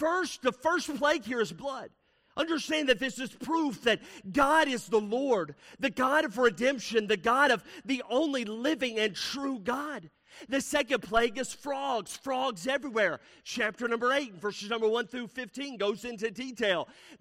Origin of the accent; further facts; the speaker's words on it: Alabama, United States; also born or lived in North Carolina / Tennessee; I grew up in Alabama, North Carolina, Tennessee.